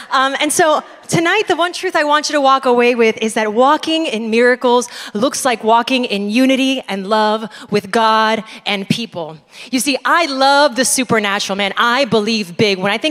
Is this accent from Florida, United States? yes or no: yes; Miami, Florida, United States; also born or lived in Chicago / New York; now in New Jersey, United States; I'm originally from Miami, Florida. Any Latinos in the house? Hey! I went to school in Chicago, and I found my way to New York after that, and I've actually been living in New Jersey for almost 16 years this June